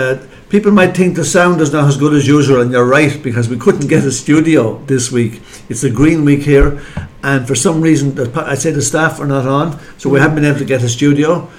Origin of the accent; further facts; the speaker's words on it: Leinster, Ireland; accent: Wexford; If I start speaking at that pace in my Wexford accent, no one know what the hell I'm saying.